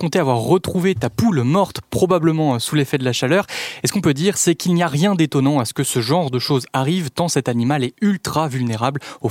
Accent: Pays de la Loire, France; Moi j'ai grandi dans la Sarthe à 20 km de Loué.

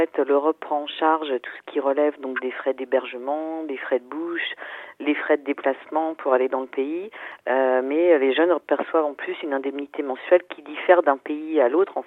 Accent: France; comme les associations chez nous en France

